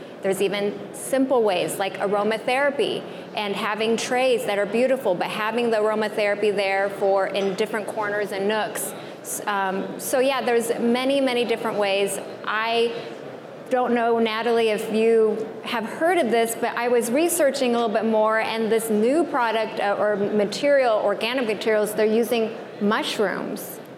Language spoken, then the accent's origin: English; Pacific Northwest, United States; But yes, I'm from the Pacific Northwest.